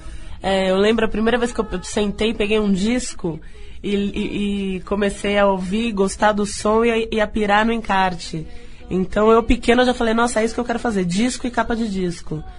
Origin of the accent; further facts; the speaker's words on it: Minas Gerais, Brazil; Então eu cresci em Minas